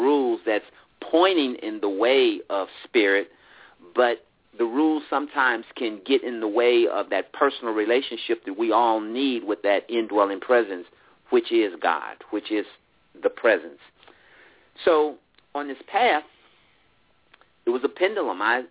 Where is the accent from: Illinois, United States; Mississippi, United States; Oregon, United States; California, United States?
Illinois, United States; Chicago; For many years, I was a young black man. I grew up in Chicago, and I was just angry.